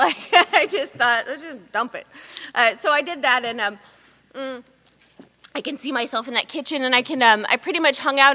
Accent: Tennessee, United States; born there; also born or lived in Alabama / Arkansas; now in Los Angeles, United States; And so I was born in Tennessee, and then I lived in Alabama and Arkansas before I came here. And so just all the way through the South.

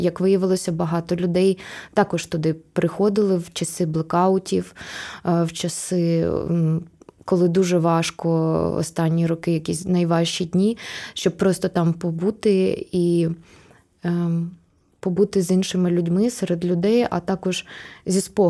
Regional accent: Kyiv, Ukraine; то я ж сама з Троєщини.

